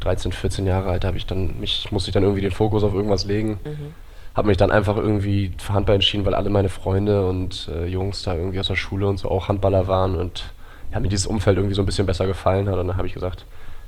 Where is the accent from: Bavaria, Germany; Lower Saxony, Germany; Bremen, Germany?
Bremen, Germany; ich komme aus Habenhausen, das ist ein Stadtteil von Bremen, also ein bisschen dörflich gelegen gefühlt und da war dann immer, da haben wir auch gelebt.